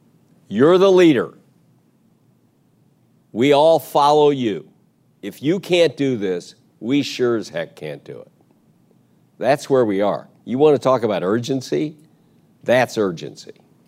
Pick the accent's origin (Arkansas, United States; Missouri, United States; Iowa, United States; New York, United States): Missouri, United States; St. Louis; Look at, I grew up in the Baptist Church in St. Louis.